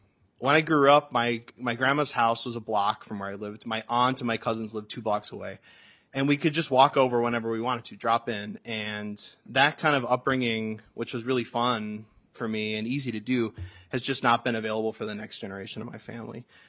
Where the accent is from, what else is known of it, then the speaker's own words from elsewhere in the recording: Rosemount, Minnesota, United States; I grew up in Rosemount, and after college, I lived with my parents for 2 years